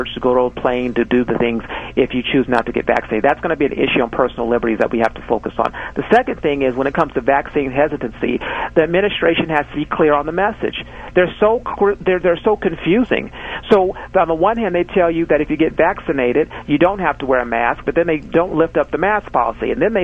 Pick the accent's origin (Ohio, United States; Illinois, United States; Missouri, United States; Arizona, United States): Arizona, United States; I'm from Arizona. We know how that is.